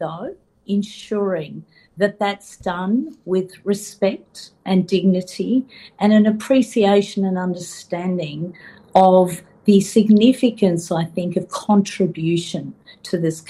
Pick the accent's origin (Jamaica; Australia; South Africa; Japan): Australia; Geelong, Victoria; I grew up in Geelong